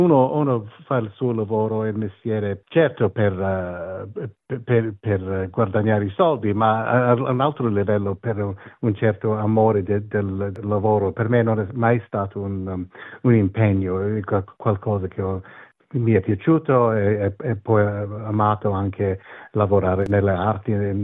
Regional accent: Australia; Sì, son nato qui, immagino che mio padre è anche nato qui, i miei bisnonni sono arrivati, erano quasi forse i primi dall'Italia che sono arrivati nel 1927

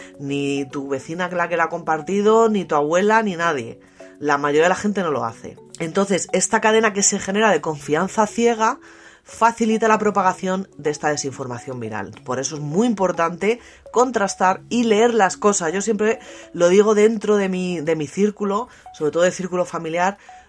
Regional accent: Spain; lo que hemos sufrido en mi país hace prácticamente nada fue la catástrofe esta de la Dana en Valencia.

